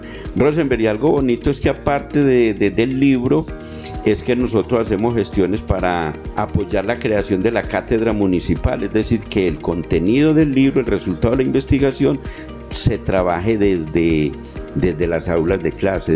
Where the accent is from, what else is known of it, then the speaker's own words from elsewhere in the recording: Pueblo Rico, Risaralda, Colombia; recuperar la historia y la memoria cultural de mi tierra natal, de Pueblo Rico.